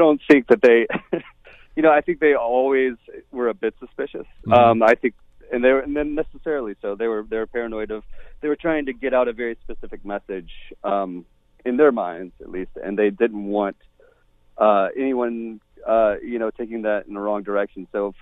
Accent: the South, United States; I come from the South and I grew up in a very conservative area

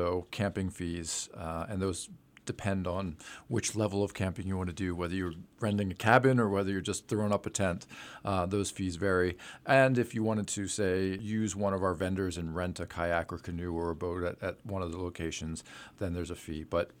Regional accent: Emmaus, Pennsylvania, United States; I grew up in the Lehigh Valley. I grew up in Emmaus.

